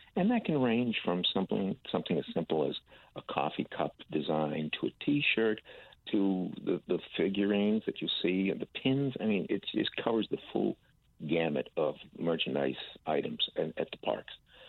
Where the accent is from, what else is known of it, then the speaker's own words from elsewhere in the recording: Massachusetts, United States; Yes, I am originally from Massachusetts. Joined the military back in 78, and I still have family in that area.